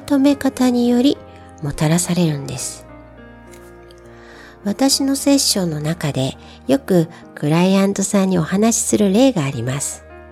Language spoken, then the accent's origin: Japanese; Kansai, Japan; accent: Kansai dialect; 私、関西出身なので関西弁になります。